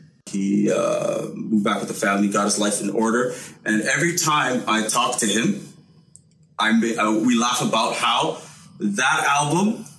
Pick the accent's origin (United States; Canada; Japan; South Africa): Canada; Ottawa, Ontario; My childhood best friend, I grew up in Ottawa.